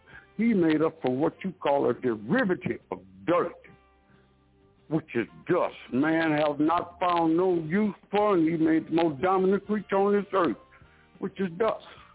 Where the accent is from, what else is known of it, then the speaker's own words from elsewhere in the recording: Baton Rouge, Louisiana, United States; from Baton Rouge.